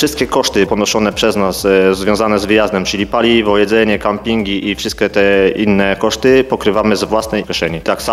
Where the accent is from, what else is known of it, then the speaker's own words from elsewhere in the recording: Orzesze, Silesian Voivodeship, Poland; Są to znajomi z Opola, z Raciborza, z Siemianowic, no i ja z Orzesza.